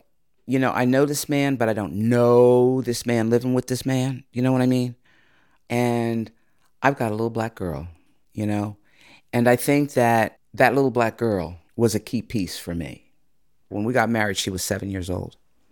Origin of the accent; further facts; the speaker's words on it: Pleasantville, United States; When I grew up here in Pleasantville, it was a predominantly white community. And there were very few African Americans in my class.